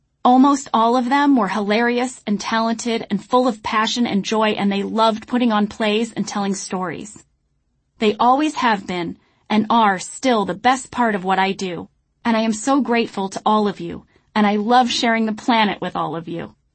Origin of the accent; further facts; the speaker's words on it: South Carolina, United States; moved away; I'm from South Carolina, and I wish I'd auditioned there and taken advantage of that market.